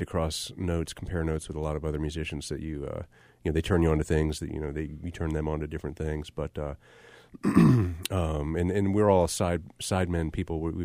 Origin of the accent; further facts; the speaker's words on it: Philadelphia, Pennsylvania, United States; also born or lived in Durham / Boston; I'm from Philadelphia, but I finished high school in Durham back in the early 80s and went up to Boston for about 9 years